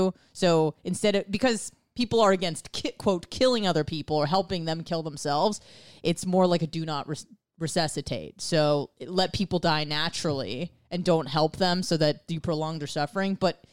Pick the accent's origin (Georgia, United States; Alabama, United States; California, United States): California, United States; I am from California. And I still have some friends and a lot of family over there still.